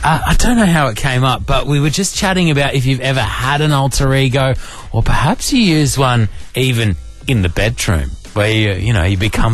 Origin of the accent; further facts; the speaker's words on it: New South Wales, Australia; I hadn't heard that one either, and I'm from the Central Coast.